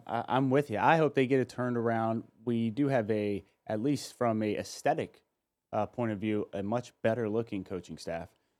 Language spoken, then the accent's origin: English; United States; But I'm from America.